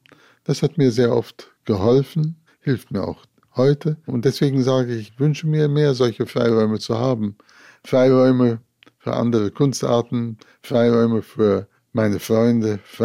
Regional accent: Riga, Latvia; moved away as an adult; also born or lived in Moscow; Als ich meine Heimatstadt Riga verlassen habe, nach dem Abschluss der Schule und nach Moskau ging

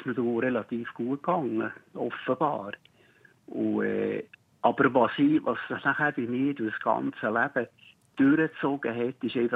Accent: Merligen, Bern, Switzerland; Und Ich bin dann eben in Merlingen aufgewachsen, in Merlingen in die Schule.

